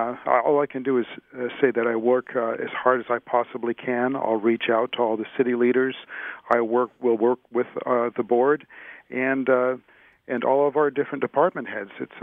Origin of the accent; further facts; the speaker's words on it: Santa Monica, California, United States; born there; Well, I was born here in Santa Monica.